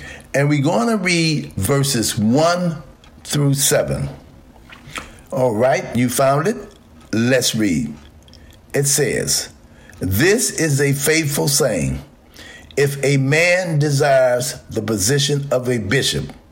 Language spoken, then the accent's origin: English; United States; I live in America. I am an American. I was born here, raised here, went to school here in the good old U.S. of A.